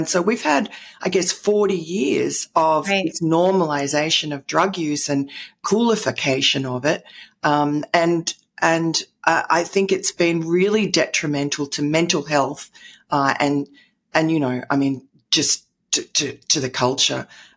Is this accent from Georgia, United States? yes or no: no; New York City, New York, United States; born there; also born or lived in London, United Kingdom / Tokyo, Japan; I'm kind of a native born New Yorker, although my accent doesn't tell you that.